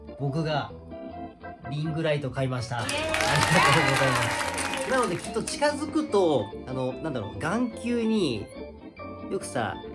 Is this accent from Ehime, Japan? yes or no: yes; Ehime, Japan; 僕らが出身の南予エリアはね、うん、味付けが甘かったりするからさ